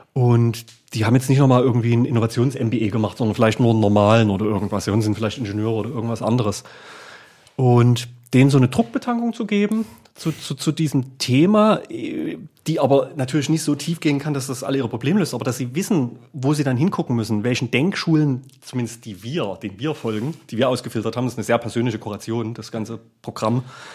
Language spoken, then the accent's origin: German; Dresden, Saxony, Germany; ich habe ja immer noch die Verbindung zu Dresden und zu Sachsen, logischerweise, und auch zur TU. Ich bin in der TU quasi aufgewachsen, weil das mein Spielplatz war.